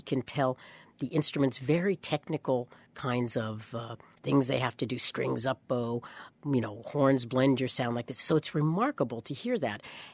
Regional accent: New York, United States; So I was concerned about that when I came back to the East Coast, but I'm a New Yorker.

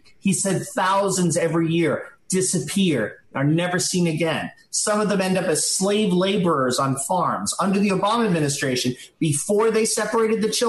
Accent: Queens, New York, United States; We're both from Queens. Don and I, the president and I are both from Queens.

